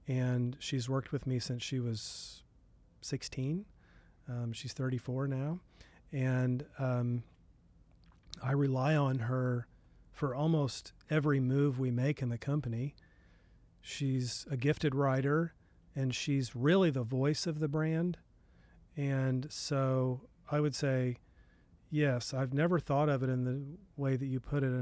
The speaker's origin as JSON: {"language": "English", "town": "Springfield", "region": "Missouri", "country": "United States", "tie": "born or raised there", "said": "And the great game of business in Springfield, Missouri, my hometown, actually"}